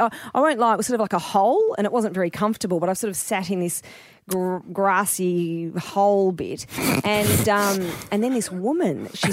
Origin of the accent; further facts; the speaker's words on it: Wonga Park, Victoria, Australia; I grew up in Wonga Park and Mum is obviously still there on Jumping Creek Road